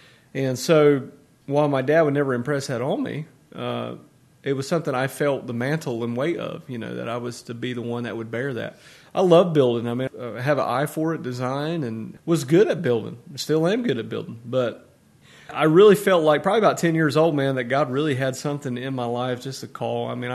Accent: Harkers Island, North Carolina, United States; Now, I grew up, I tell people I grew up in Harkers Island because when I say Straits, most people are unfamiliar with that, especially in the area.

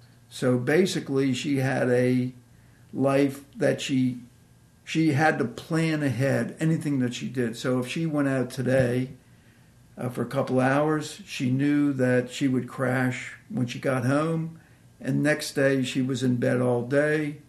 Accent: Washington, District of Columbia, United States; I grew up in Washington, D.C. We belong to a conservative Jewish congregation in D.C. So both my parents were Jewish, and that's what I believe.

